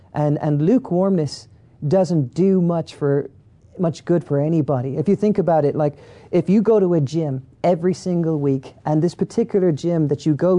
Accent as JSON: {"language": "English", "country": "Ireland", "lives_now": "United States", "said": "I'm from Ireland, so I don't know what states are in between here and Kentucky."}